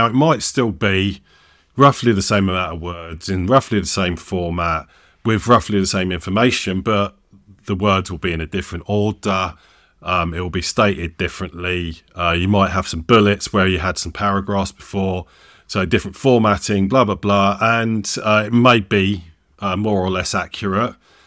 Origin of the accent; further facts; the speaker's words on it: United Kingdom; We're British, right? We like to, you know, crisp ourselves up in the blazing sun because we see it so infrequently.